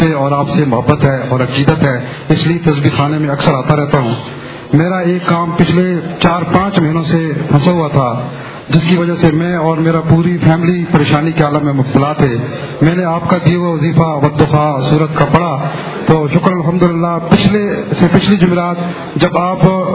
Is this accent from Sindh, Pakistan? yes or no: no; Kohat, Khyber Pakhtunkhwa, Pakistan; میرا تعلق کوہاٹ سے ہے،